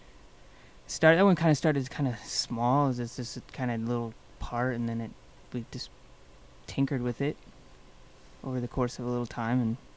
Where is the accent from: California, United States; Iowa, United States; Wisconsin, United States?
Iowa, United States; now in Chicago, United States; And growing up in Iowa, it was just like Chicago was always kind of on the horizon where I grew up.